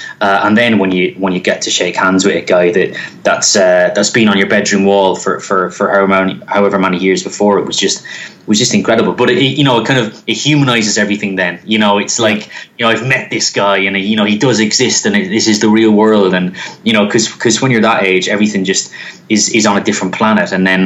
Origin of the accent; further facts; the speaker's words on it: Ireland; growing up in Ireland, we didn't actually have, in our family home, we didn't have access to UK channels, multi-channel, as we call it back home.